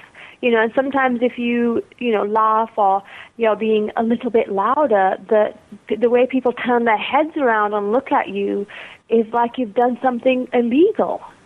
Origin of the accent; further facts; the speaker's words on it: India; born there; I'm Indian by birth